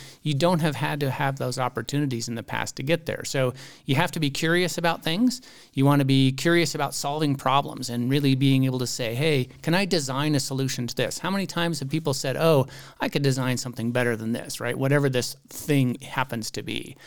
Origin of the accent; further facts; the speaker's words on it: Colorado, United States; you know, I'm from the San Luis Valley, but there's someone here from Loveland, and we get to talk with them.